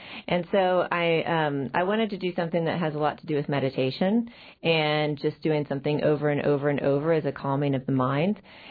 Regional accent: Texas, United States; I live in Dallas, Texas. So I grew up in Texas.

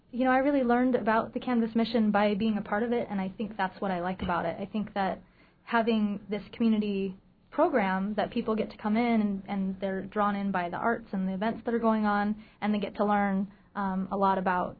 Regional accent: Juneau, Alaska, United States; Well, I was born and raised here in Juneau and a lifelong Alaska resident.

